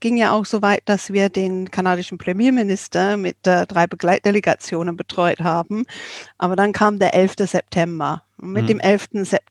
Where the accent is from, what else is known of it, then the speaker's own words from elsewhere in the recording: England, United Kingdom; German is a second language; dass es eigentlich komisch ist, in einem Land wie Deutschland, bei uns in England so dafür bekannt ist